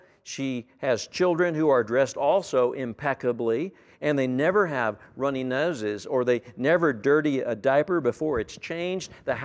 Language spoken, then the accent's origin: English; Amarillo, Texas, United States; she lived in the house next door to where I grew up here in Amarillo.